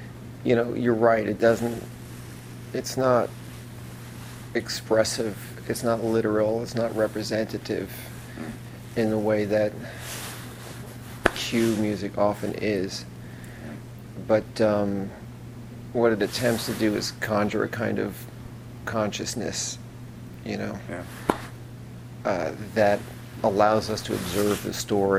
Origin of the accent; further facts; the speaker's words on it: Mamaroneck, New York, United States; I grew up in Mamaroneck. You could ride your... It's the same deal. It's the New Haven line. I could ride my bike there.